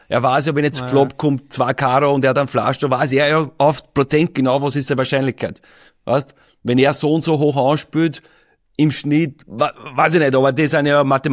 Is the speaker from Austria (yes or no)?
yes; Petersbaumgarten, Lower Austria, Austria; ich bin aufgewachsen in Petersbaumgarten, ne, und von meiner Gossen, das war so eine neue Siedlung.